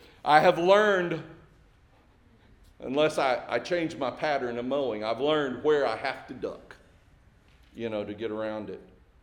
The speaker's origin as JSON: {"language": "English", "town": "Springdale", "country": "United States", "tie": "born or raised there", "said": "We had a sweet gum tree in my front yard where I grew up in Springdale."}